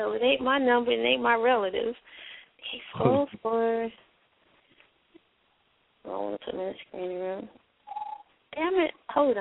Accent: California, United States; Me, I'm in Durham right now, but I'm originally from Cali.

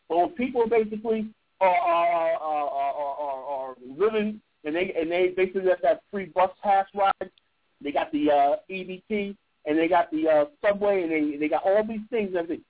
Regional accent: New York City, New York, United States; because I'm from New York, right? I'm from New York.

